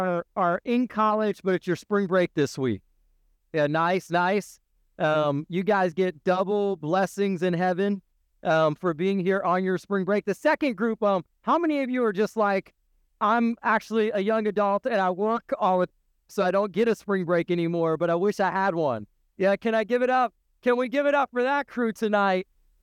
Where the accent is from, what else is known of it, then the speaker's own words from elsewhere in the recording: Orlando, Florida, United States; also born or lived in New Orleans / Arkansas; In fact, when I was in fifth grade, my family moved here to Orlando, Florida. And we moved from New Orleans, and then we lived in Arkansas for a year, and then we moved here